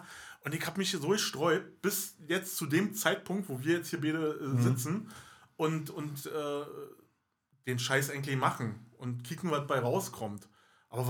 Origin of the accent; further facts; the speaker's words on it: Berlin, Germany; accent: Berlin dialect; Wir sind also nur Ur-Berliner, Berlinern wie Sau.